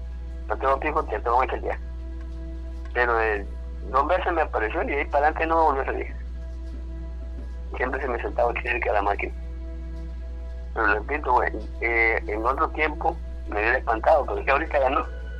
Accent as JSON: {"language": "Spanish", "country": "Guatemala", "moved": "yes", "said": "porque le digo que yo soy de Guatemala, no soy de aquí. He andado caminando por diferentes lugares. Ya aquí me establecí porque aquí tengo mi familia."}